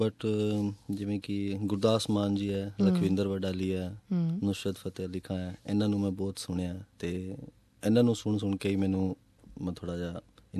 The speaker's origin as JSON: {"language": "Punjabi", "region": "Rajasthan", "country": "India", "first_language": "Rajasthani", "second_language": "Punjabi", "lives_now": "Australia", "said": "ਉਦਾਂ ਤਾਂ ਮੈਂ ਰਾਜਸਥਾਨ ਤੋਂ ਬਿਲੋਂਗ ਕਰਦਾ, ਮੇਰੀ ਲੈਂਗੁਏਜ ਵੀ ਰਾਜਸਥਾਨੀ ਹੈਗੀ ਹੈ"}